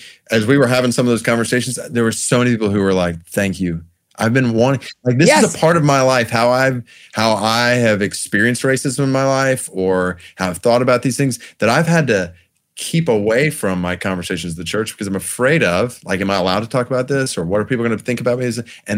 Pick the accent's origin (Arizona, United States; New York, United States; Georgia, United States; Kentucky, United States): Georgia, United States; Stone Mountain; I grew up in Stone Mountain, Georgia. That was my hometown, my address, like just minutes away from the mountain.